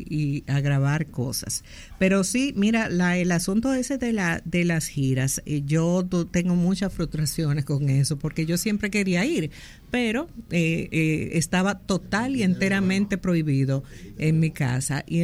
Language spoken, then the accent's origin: Spanish; Santo Domingo, Distrito Nacional, Dominican Republic; No, yo me crié en Santo Domingo, en el barrio de Los Mameyes.